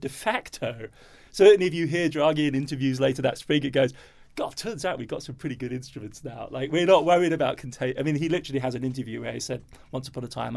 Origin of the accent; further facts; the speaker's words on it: Germany; accent: English; now in New York, United States; I sound English and I have a UK passport. I grew up in Germany, so I'm in a rather unfortunate position.